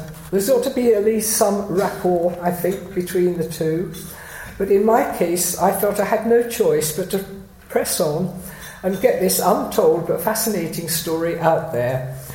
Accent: St Neots, East of England, United Kingdom; This glamorous woman who had got everybody gossiping in my hometown of St. Neots had gone by at least five different surnames

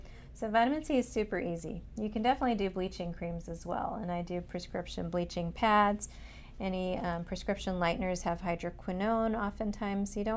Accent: Kenya; born there; Yes, and I'm from Kenya. You didn't know that I was born in Kenya.

